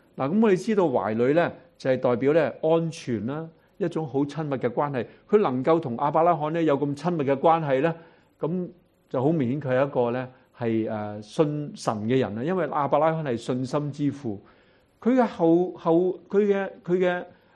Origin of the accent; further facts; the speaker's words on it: China; 我哋中国人话朱门酒肉臭，就路有冻死骨，系咪？